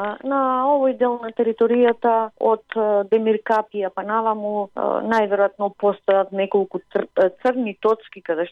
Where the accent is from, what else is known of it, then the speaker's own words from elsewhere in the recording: Veles, Vardar, North Macedonia; Македонија, поточно Велес, мојот крај